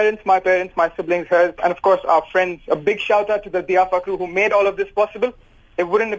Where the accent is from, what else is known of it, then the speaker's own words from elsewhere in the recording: Mangalore, Karnataka, India; I'm from Mangalore.